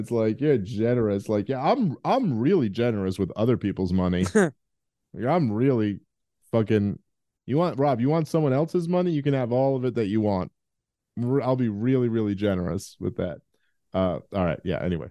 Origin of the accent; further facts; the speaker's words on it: United States; I always feel like the most important priority as an American is that my country is free first.